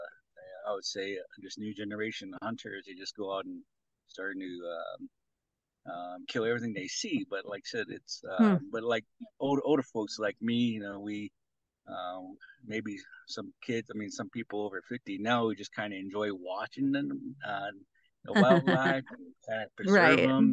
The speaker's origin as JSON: {"language": "English", "town": "Crow Agency", "region": "Montana", "country": "United States", "tie": "born or raised there", "said": "I grew up in Crow Agency Montana, which is our agency for the tribe. And so I grew up there, was born there, grew up."}